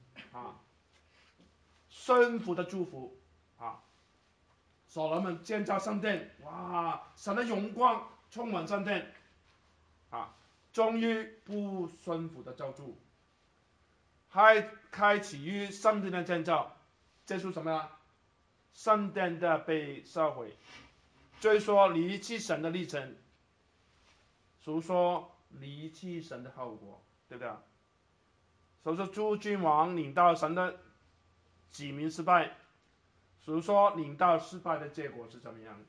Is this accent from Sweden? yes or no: no; Guangdong, China; 我们广东话，橘子是橙啊